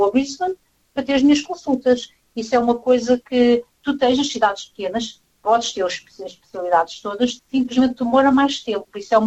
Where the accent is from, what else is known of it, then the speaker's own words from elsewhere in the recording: Lisbon, Portugal; porque nós somos de Lisboa